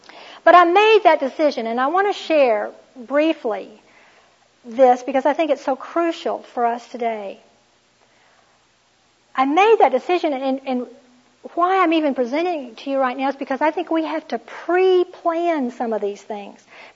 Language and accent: English; Houston, Texas, United States; I grew up in Houston, Texas, and I didn't even know country music existed for a while.